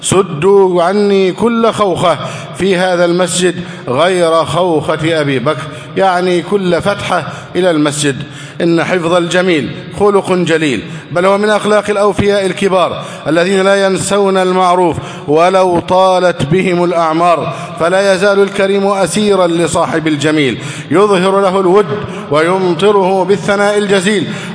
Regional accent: Egypt; اللهم احفظ بلدنا مصر

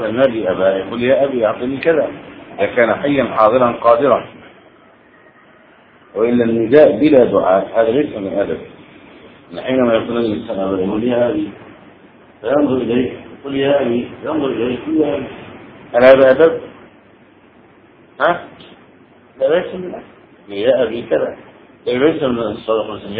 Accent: Egypt; انتبه، هذا مشروع في بلادنا مصر

